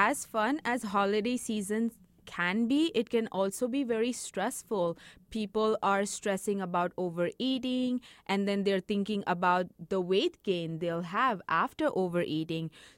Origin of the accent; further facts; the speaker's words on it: India; So growing up, I grew up in India, but then I went to school in US.